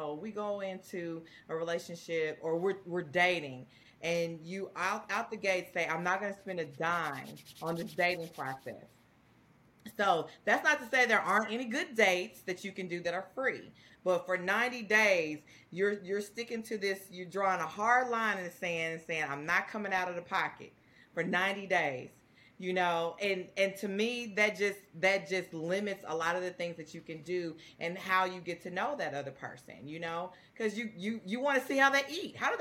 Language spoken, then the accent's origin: English; United States; Dutch is a thing, but I'm American, so I don't understand Dutch.